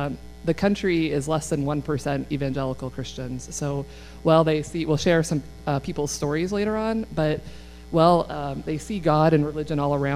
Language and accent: English; Hamilton, Ontario, Canada; moved away as an adult; I grew up in Hamilton, Ontario, until I finished high school, and then I went to university in the States on a volleyball scholarship.